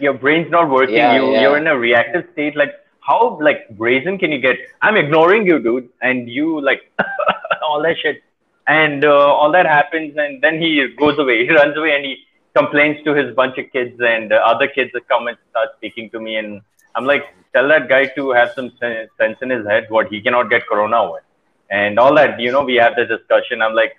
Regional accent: Puri, Odisha, India; I went through a lot of racism when I grew up in Puri

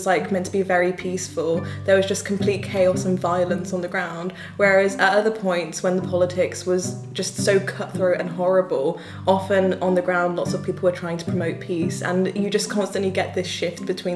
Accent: Birmingham, West Midlands, United Kingdom; So, like, as people probably know, we are from Birmingham

